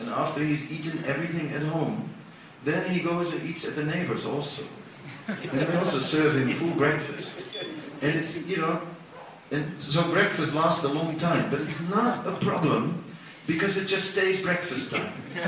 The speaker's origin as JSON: {"language": "English", "country": "Netherlands", "said": "I'm from Holland, so I know about boats because it also has lots of water."}